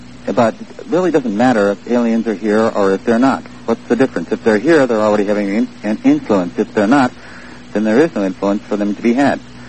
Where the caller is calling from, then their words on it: Carmel, California, United States; I'm calling from Carmel, California.